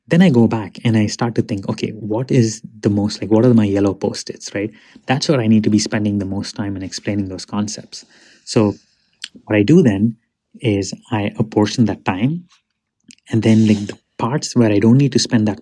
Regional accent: India; first language Tamil; English is a second language; I come from India and my native, my mother tongue is Tamil.

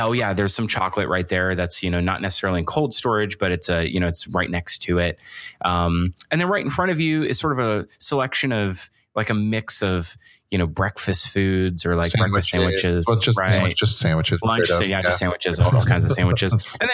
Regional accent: Florida, United States; I'm from Florida, so this is like a big trip for me.

